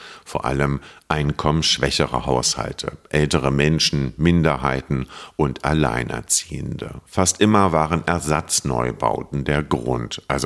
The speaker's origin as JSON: {"language": "German", "region": "Hamburg", "country": "Germany", "said": "Für mich als Hamburger"}